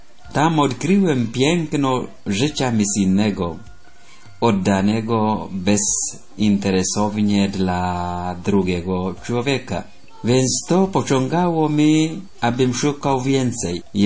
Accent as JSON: {"language": "Polish", "town": "Hosanna", "region": "Central Ethiopia", "country": "Ethiopia", "second_language": "Polish", "moved": "yes", "lives_now": "Poland", "said": "Pochodzę z Etiopii, z miasta Hosany, z parafii Świętej Terezy od Dzieciątka Jezus."}